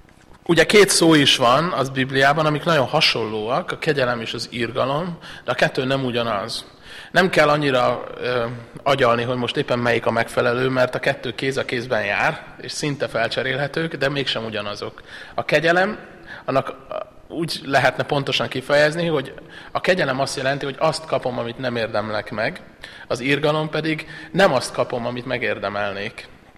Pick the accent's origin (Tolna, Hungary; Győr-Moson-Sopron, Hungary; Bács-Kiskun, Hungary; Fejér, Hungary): Fejér, Hungary; Vajta; én Vajtán, amikor nevelkedtem így pásztorok szárnyai alatt